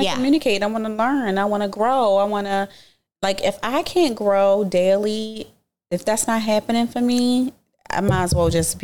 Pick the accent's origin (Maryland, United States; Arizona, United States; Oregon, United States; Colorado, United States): Maryland, United States; Baltimore; It's so crazy because I'm from Baltimore, and the culture there is the women.